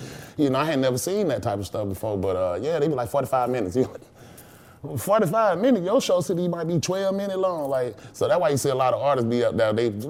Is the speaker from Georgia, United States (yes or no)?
yes; Atlanta, Georgia, United States; know, grew up in Bankhead, and then we was over there every day because my mom from over there, but she got her own apartment in Perry Home.